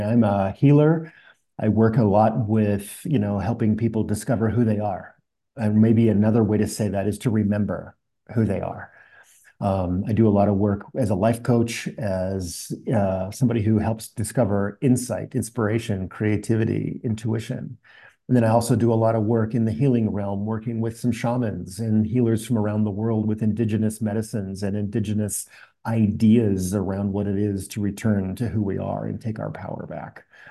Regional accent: Salt Lake City, Utah, United States; and as a little boy, growing up in Salt Lake City, in the early 70s as a small child, and I knew I was different from day one.

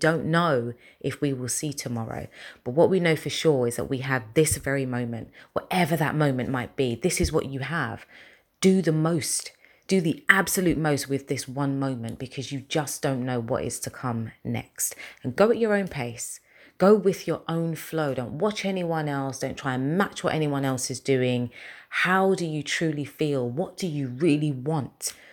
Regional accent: London, United Kingdom; I'm a presenter from London with a passion for inspiring you

